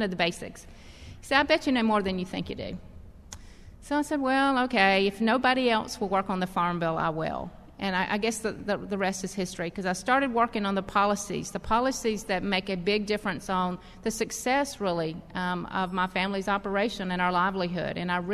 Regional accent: Camilla, Georgia, United States; how does everybody remember I'm from Camilla, Georgia?

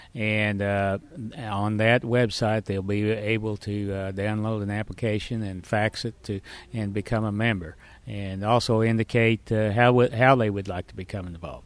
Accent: Winfield, Kansas, United States; I'm from Winfield, Kansas, a small town about 12,000 south of Wichita, south central Kansas.

